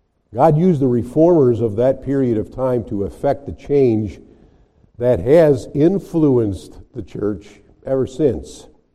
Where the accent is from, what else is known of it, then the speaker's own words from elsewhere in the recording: Midwest, United States; I come from the Midwest, and the people that were taught concerning this reformer named him Augustine, and that's normal for me.